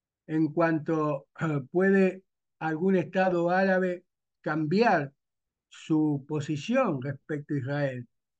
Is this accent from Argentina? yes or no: yes; Argentina; yo te diría que como argentino hablo con conocimiento de causa